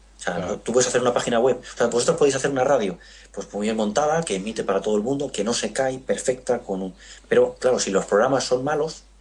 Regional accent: Toledo, Castilla-La Mancha, Spain; porque yo soy de Toledo, entonces pues es un museo cercano.

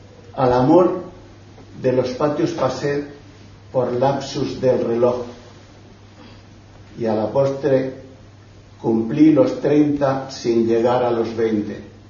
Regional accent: Lorca, Region of Murcia, Spain; Soy murciano de Lorca y a más detalle de la Lorca de Campo.

